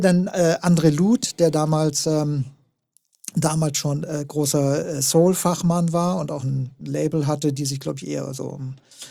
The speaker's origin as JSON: {"language": "German", "region": "West Germany", "country": "Germany", "said": "als Westdeutscher"}